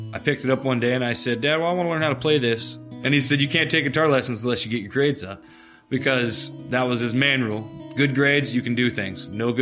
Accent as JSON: {"language": "English", "town": "Eudora", "region": "Kansas", "country": "United States", "tie": "born or raised there", "said": "Growing up in Eudora was actually a great place. Definitely your rural America. It's farmers, blue collar."}